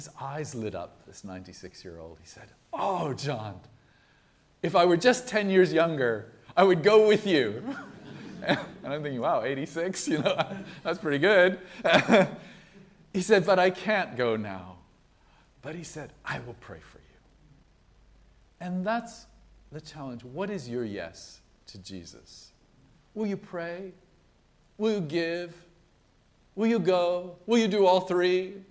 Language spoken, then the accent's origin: English; Florida, United States; But now I was back home in where I grew up. I grew up in Florida